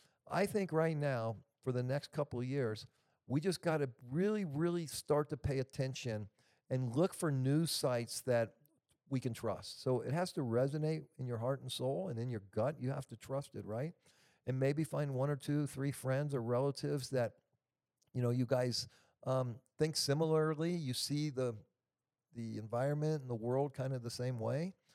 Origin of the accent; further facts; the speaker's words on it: United States; I'm 65 years old. I grew up in America.